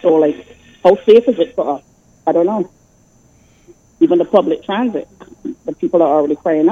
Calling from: Toronto, Ontario, Canada; Okay, so I'm calling from Toronto.

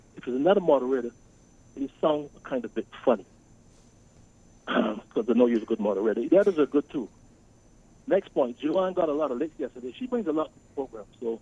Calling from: New York, United States; I'm calling from New York.

